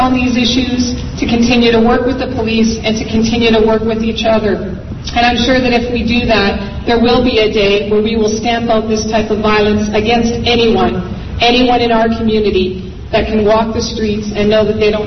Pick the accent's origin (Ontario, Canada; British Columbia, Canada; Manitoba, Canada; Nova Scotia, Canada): Ontario, Canada; London; I'm a Londoner. And I've grown up in this city and have seen a lot of changes.